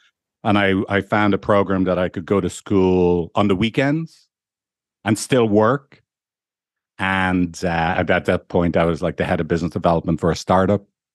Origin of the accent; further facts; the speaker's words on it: Dublin, Leinster, Ireland; You know, I grew up in Dublin where the culture where people ask you what school you went to.